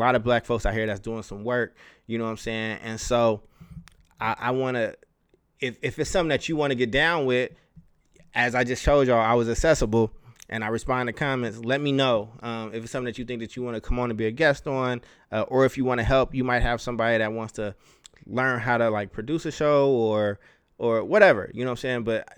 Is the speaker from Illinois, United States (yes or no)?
yes; Chicago, Illinois, United States; born there; I'm a Bears fan too, because I was born in Chicago